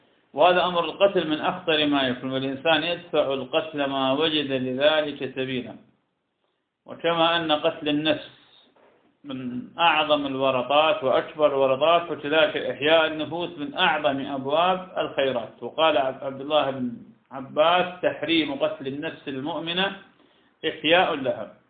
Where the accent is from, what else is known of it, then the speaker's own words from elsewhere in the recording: Iraq; وهذا كان عندنا في العراق كثيرا جدا لكنه زال بالمدينتنا منذ سنين